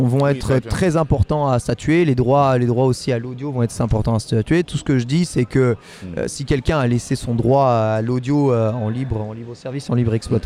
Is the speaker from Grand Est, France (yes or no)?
yes; Troyes, Grand Est, France; Enfin, moi, je viens de l'est de la France, l'accent.